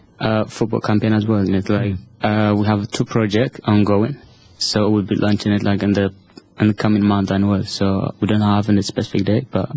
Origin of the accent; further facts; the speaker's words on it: Eritrea; now in Malta; I'm from Eritrea. And I have been in Malta almost 5 years.